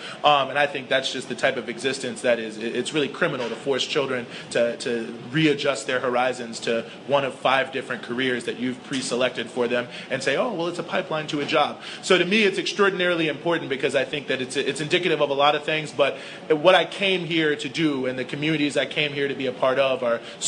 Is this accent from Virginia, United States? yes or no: yes; Charlottesville, Virginia, United States; now in Washington, United States; I'm from Charlottesville, Virginia, not to slight it, but I wanted to move to a place that was at least what I knew D.C. to be.